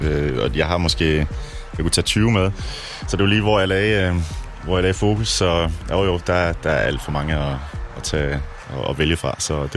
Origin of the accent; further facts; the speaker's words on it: Central Denmark Region, Denmark; Jeg er en bonderøv fra Jylland, fra Djursland